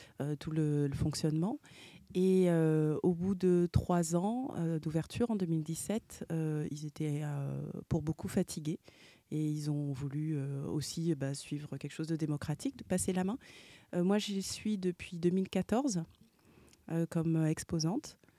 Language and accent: French; Côte d’Ivoire; Je suis ivoirienne et on est allé vivre un an et demi en Côte d'Ivoire avec Thomas.